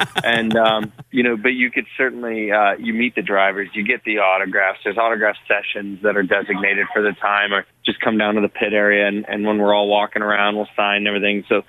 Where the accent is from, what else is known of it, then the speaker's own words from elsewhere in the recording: Columbus, Ohio, United States; I'm from Columbus, Ohio. So, you know, college towns are just great cities to me.